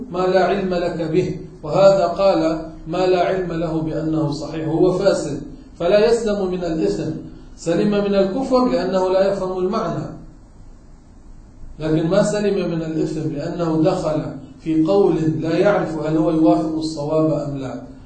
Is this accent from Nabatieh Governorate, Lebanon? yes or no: no; Beirut, Beirut Governorate, Lebanon; كثير من العوام عندنا ببيروت بيقولوا اللهم صل على النبي، اللهم صل على روح النبي.